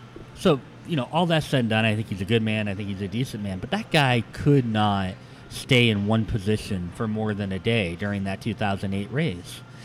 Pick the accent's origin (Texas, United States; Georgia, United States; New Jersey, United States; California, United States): California, United States; You know, we're from Silicon Valley, right? To use a word from the Valley, Trump disturbed things.